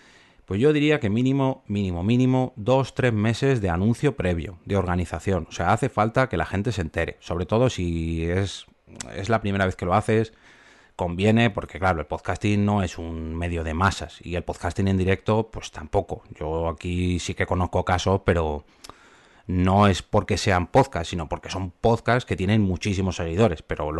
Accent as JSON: {"language": "Spanish", "country": "Spain", "said": "Ya somos 2 españoles los que estamos en el proyecto, que es Raúl de la Puente, Doctor Genoma"}